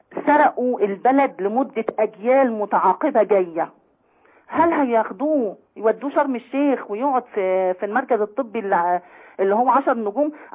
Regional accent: Egypt; احنا مصريين وعندنا كرامة

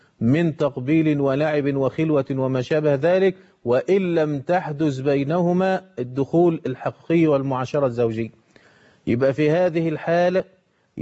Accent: Egypt; كتب كتابه زي ما احنا بنقول باللفظ الدارج عندنا في مصر

